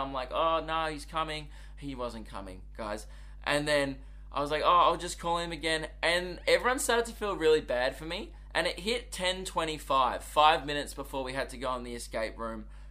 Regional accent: Diamond Creek, Victoria, Australia; I am from the economical hub of Victoria, Diamond Creek.

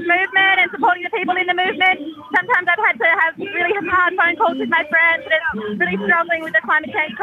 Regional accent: Albany, Western Australia, Australia; born there; now in Perth, Australia; I was born in Albany, but I live in Perth, yeah.

